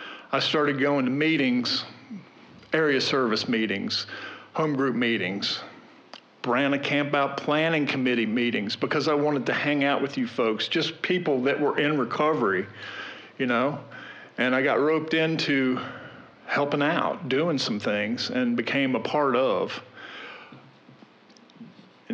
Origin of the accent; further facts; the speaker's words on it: Harrisonburg, Virginia, United States; I'm an addict from Harrisonburg, Virginia